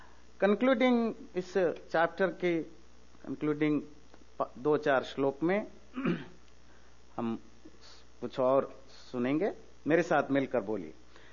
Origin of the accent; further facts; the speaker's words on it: India; moved away; पर जो हम सब भारत से हैं, हमें सबको पता है, ज्यादातर भारत में भी बहुत सारे स्टेट्स में नीक नाम ज्यादा पॉपुलर होता है